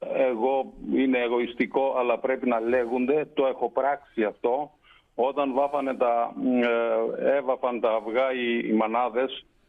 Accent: Northern Epirus, Albania; ιδιαίτερα στην πατρίδα μου, στη Βόρειο Ήπειρο

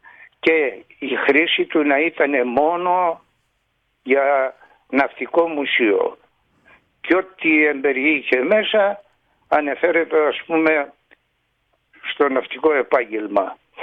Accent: Egypt; γεννήθηκα και μεγάλωσα στην Αίγυπτο και όπως γνωρίζεις, κάτω στην Αίγυπτο ο Ελληνισμός, εκτός από τη μετρική του γλώσσα, μάθαινε και άλλες τρεις γλώσσες, την Αφρική, τη Γαλλική και την Αιγυπτιακή, την Αραβική.

